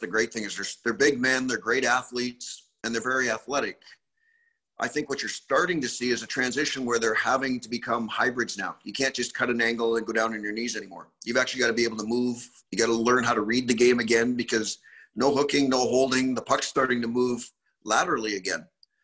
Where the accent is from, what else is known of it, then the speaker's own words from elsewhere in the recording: Canada; Growing up in Canada, probably not as much as some of the guys that played in the States.